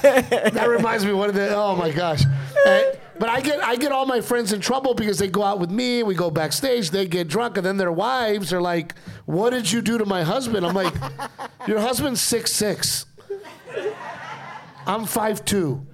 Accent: Texas, United States; And I go, I'm from Texas. I shook his hand.

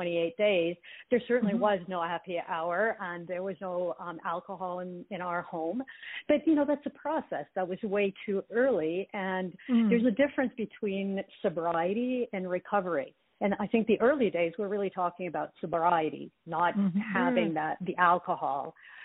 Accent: Ottawa, Ontario, Canada; accent: French; first language French; English is a second language; I come from Ottawa in Canada, and I was brought up speaking French, studying in French. So that is really my mother tongue. Hear my French accent here and there when we talk.

